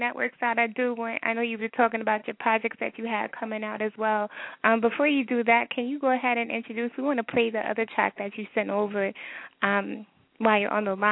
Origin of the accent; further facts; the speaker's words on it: Austin, Texas, United States; It was mine, too, and I'm from Texas, and I was from Austin.